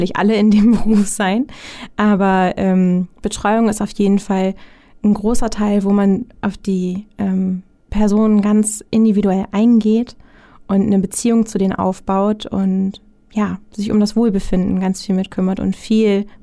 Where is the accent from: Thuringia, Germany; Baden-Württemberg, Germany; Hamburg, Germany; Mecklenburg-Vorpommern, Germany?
Hamburg, Germany; bin 29 Jahre alt, komme hier aus Hamburg, auch gebürtige ja. Poppenbüttlerin